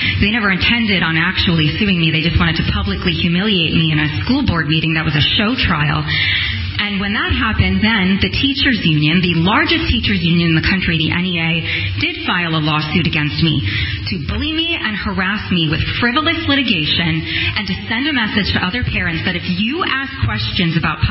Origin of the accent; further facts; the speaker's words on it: Rhode Island, United States; I am a mother from Rhode Island who was sued by the teachers' union